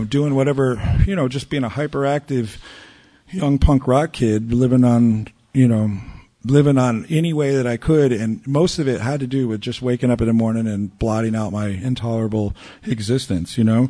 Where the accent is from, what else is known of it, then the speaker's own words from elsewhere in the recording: Ohio, United States; born there; I was born in Ohio. I was adopted to a couple of teachers.